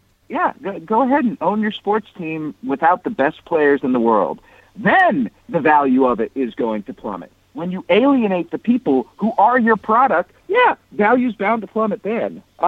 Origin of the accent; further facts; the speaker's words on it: Cleveland, Ohio, United States; I lived in Cleveland, Michael. I grew up in Cleveland.